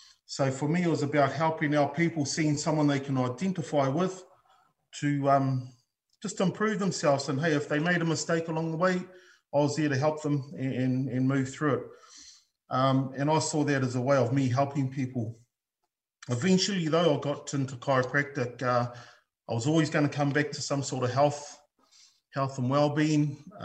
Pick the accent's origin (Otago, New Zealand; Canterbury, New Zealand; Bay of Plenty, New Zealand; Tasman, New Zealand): Bay of Plenty, New Zealand; Rotorua; I'm of Atuan heritage through my dad. I was born and bred in Rotorua, though, and my mum's Australian